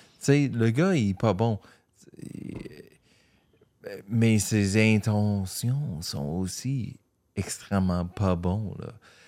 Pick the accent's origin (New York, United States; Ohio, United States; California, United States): New York, United States; Je suis de New York, je suis présentement à Chicago.